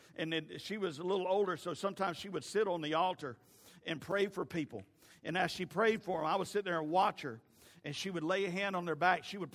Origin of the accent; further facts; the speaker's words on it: Bessemer, Alabama, United States; when I was growing up in Bessemer First Assembly of God in Bessemer, Alabama.